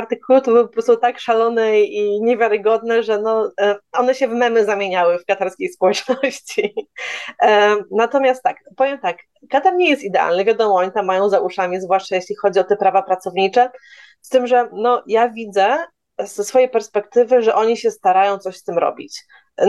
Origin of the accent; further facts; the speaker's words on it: Gdańsk, Pomeranian Voivodeship, Poland; also born or lived in Qatar; Ja lubię ogólnie Polskę, lubię tutaj mieszkać, zwłaszcza, że jestem z Gdańska